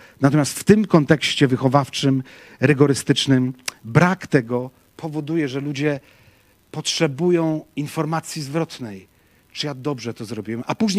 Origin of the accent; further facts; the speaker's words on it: Łódź, Łódź Voivodeship, Poland; ja byłem w Orze Łódź, bo ja z Łodzi pochodzę